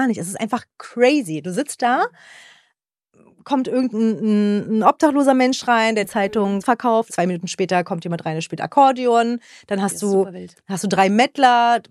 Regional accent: Berlin, Germany; Ich bin in Rudow bin ich aufgewachsen

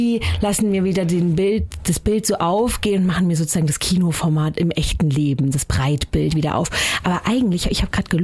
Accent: Frankfurt am Main, Hesse, Germany; Ich bin mit 400 Schafen aufgewachsen am Rande von Frankfurt am Main.

